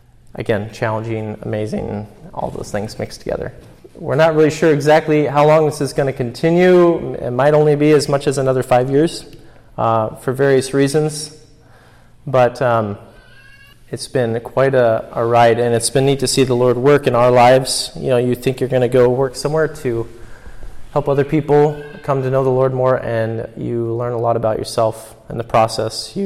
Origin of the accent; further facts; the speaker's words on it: Oregon, United States; It's not just that we're from Tillamook County or from the United States